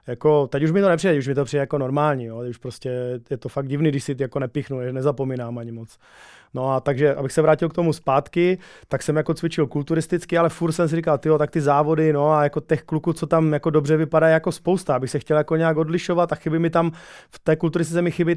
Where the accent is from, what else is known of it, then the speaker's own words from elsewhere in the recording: Přerov, Olomouc Region, Czechia; Jsem z Přerova, jo, já jsem z Přerova, takže to se ještě odehrávalo v Přerově.